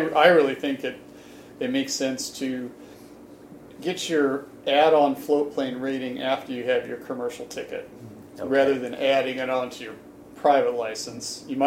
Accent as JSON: {"language": "English", "town": "Lake Forest Park", "region": "Washington", "country": "United States", "tie": "born or raised there", "said": "And I grew up in Lake Forest Park, which is very close to here."}